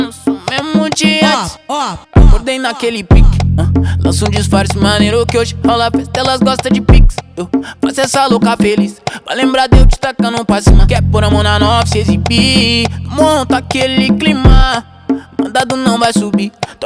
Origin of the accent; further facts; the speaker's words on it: Porto Alegre, Rio Grande do Sul, Brazil; diretamente dessa vista linda aqui de Porto Alegre, minha terra que eu amo.